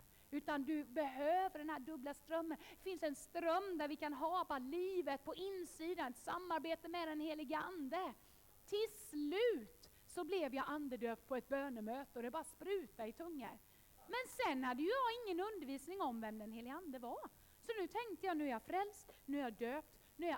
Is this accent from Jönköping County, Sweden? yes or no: yes; Habo, Jönköping County, Sweden; När jag var 18 år gammal, jag tackar Gud för när jag var i pingkyrkan i Habo där jag växte upp.